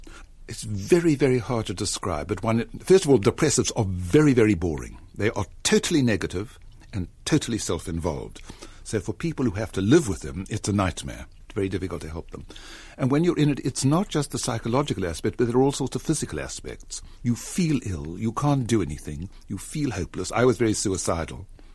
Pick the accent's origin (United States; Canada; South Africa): South Africa; moved away as an adult; Well, I am South African. I left South Africa and I was 23.